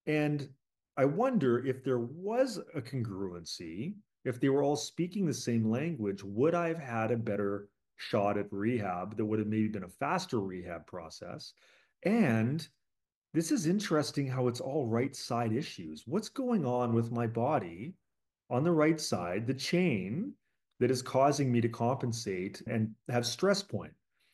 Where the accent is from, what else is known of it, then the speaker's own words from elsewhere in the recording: Canada; I grew up in sports. So I'm from Canada, and like, you know, every Canadian plays hockey.